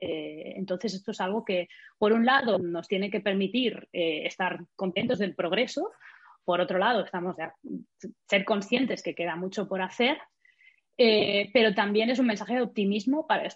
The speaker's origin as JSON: {"language": "Spanish", "town": "Barcelona", "region": "Catalonia", "country": "Spain", "tie": "born there", "said": "yo provengo de una familia, bueno, yo nací en Barcelona, provengo de una familia de origen burgalés. Mis padres nacieron en Burgos y emigraron en los 70 a Barcelona."}